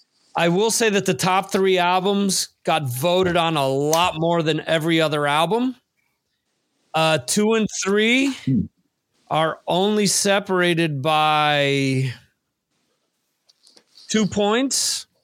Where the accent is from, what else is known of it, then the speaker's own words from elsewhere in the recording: New Jersey, United States; this is a band from my home state of New Jersey